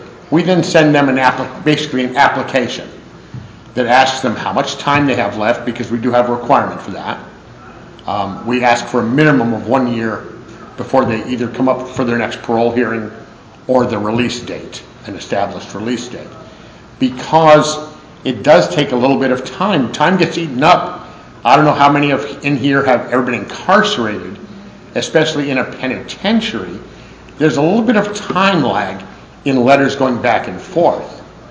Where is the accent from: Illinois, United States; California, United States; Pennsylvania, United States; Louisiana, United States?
California, United States; I'm an addict from the San Fernando Valley area, Southern California.